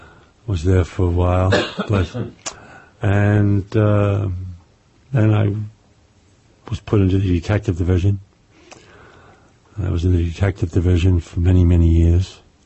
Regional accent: Brooklyn, New York, United States; accent: New York; This is all true. Yes. This is all true. I was born in Brooklyn. I was born on Ostrand Avenue in Brooklyn, and since then I've moved around a lot.

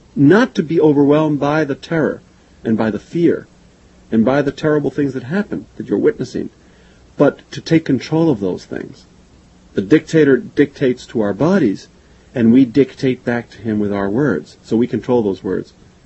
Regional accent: Argentina; also born or lived in New York, United States / Chile; Well, I was born in Argentina, and when I was 2.5, I came to the United States. I came to this city, New York, and I spent the next 10 years of my life here.

